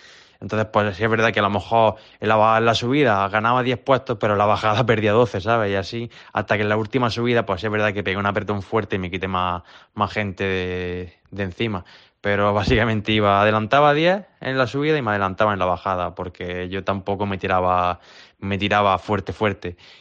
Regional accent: Andalusia, Spain; la carrera tiene un problema para la gente que somos andaluces, pues que con la calor que hace

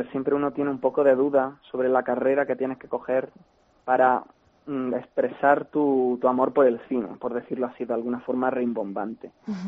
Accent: Jaén, Andalusia, Spain; Soy de Jaén, de Andalucía, pero bueno, estoy estudiando aquí en la Universidad Carlos III.

